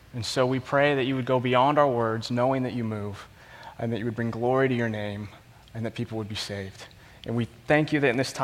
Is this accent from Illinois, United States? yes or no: no; Las Vegas, Nevada, United States; my wife Callie and I moved to Texas 3 years ago. Now, some of you may be more familiar with her. We're originally from Las Vegas.